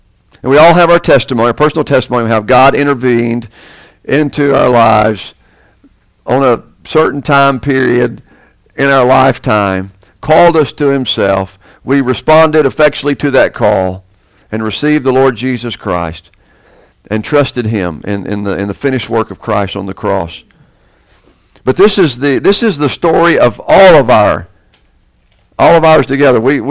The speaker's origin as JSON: {"language": "English", "region": "Bible Belt", "country": "United States", "tie": "born or raised there", "said": "what I struggled and many of you struggled with growing up in the Bible Belt in this generation"}